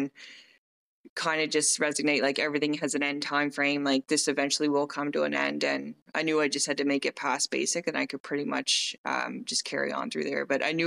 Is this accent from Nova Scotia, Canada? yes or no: yes; Westville, Nova Scotia, Canada; also born or lived in Cape Breton; So I grew up in a very small town on the east side of Nova Scotia called Westville, Nova Scotia. I was originally born in Cape Breton. And then when I was about three, my parents moved to Westville.